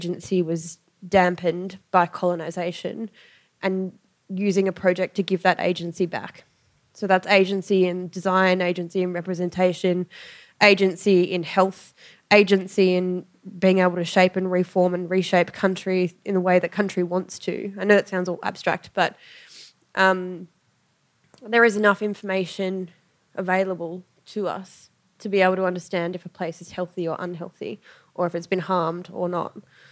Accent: Tasmania, Australia; I grew up in Tasmania

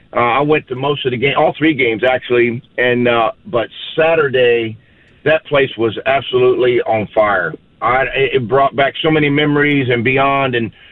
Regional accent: Texas, United States; I'm a Texan proud for sure, but I don't think any state does it better than the great state of Texas.

